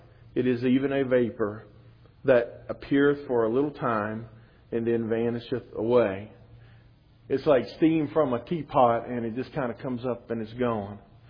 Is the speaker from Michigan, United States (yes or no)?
no; West Virginia, United States; but I grew up there in West Virginia, and in West Virginia, usually, at least in the day I grew up in, most people used coal or wood to heat their homes.